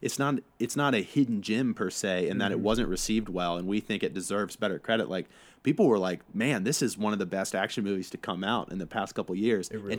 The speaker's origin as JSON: {"language": "English", "region": "Ohio", "country": "United States", "tie": "born or raised there", "said": "Growing up in Southwest Ohio, I can relate. I know a lot of people from Kentucky."}